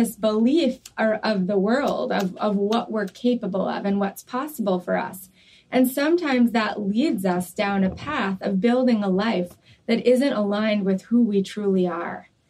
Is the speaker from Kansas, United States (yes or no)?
no; New York, United States; I grew up in New York.